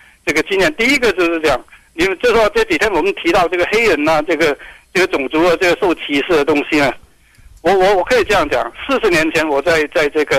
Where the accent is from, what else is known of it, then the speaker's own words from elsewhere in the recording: China; 就是说我们中国人就往往看事情呢，看到是比较很这个情绪化这个东西